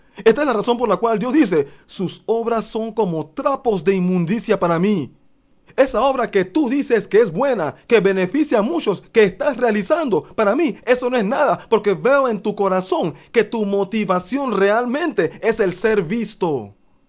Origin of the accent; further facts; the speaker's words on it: Panama; Si bien es cierto que nosotros no somos el pueblo de Israel, literalmente hablando, porque este es Panamá, no somos israelitas, somos panameños.